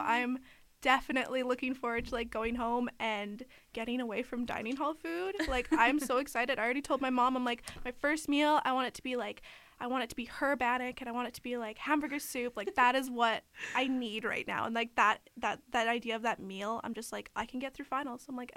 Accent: Saskatchewan, Canada; I am Plains Cree from Treaty 4 territory in rural Saskatchewan.

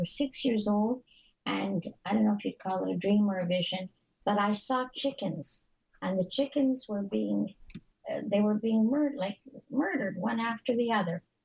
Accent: Montreal, Quebec, Canada; I come from Quebec, Montreal. And in the area where I was born, we were surrounded by many of the nuns and the priests, because this is a very Catholic province.

